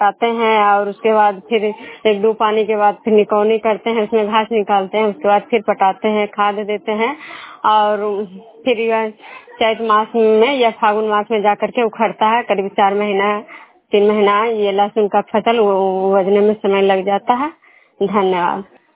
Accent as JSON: {"language": "Hindi", "region": "Bihar", "country": "India", "said": "मैं विष्णु प्रोग्राम खुदा पंचायत नालंदा जिला नवनसा प्रखंड के निवासी हूँ।"}